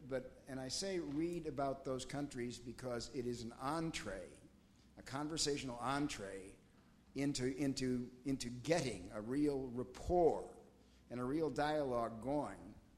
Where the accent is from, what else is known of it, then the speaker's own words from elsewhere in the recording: United States; Because I found, as an American, I would be sitting down